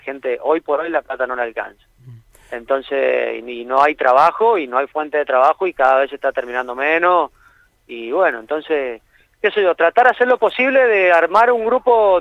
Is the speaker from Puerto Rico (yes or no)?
no; Jocolí, Mendoza, Argentina; lo vengo viendo desde chico, desde que viví en Jocolí, que uno siempre va a Mendoza y le dicen, ¿de dónde venís?